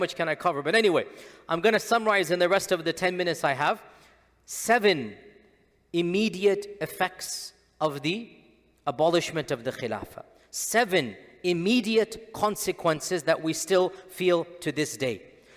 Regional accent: Pakistan; I am Pakistani, he is Bengali, he is Egyptian, he is Lebanese, he is Syrian.

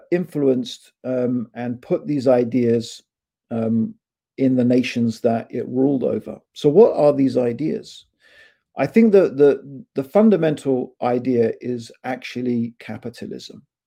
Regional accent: Dar es Salaam, Tanzania; born there; I was born myself in Tanzania, in Dar es Salaam in Tanzania, right? I went to a private school, a place called Ampleforth College.

